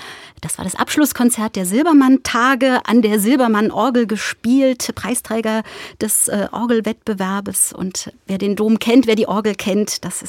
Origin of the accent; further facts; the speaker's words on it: Weinheim, Baden-Württemberg, Germany; also born or lived in Haselünne; Haselünne in Norddeutschland, aufgewachsen in der Nähe von Heidelberg in Weinheim.